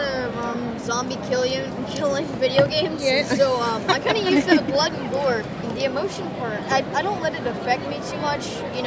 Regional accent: Georgia, United States; I do this thing called the Georgia Cyber Academy, and I'm actually from Georgia.

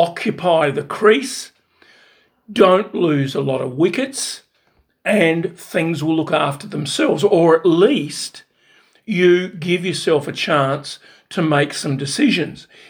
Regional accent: Australia; I'm an Aussie through and through

